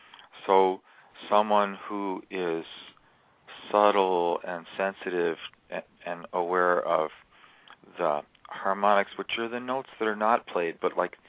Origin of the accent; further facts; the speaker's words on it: India; born there; moved away; because I was born in India, we have so many friends still back in India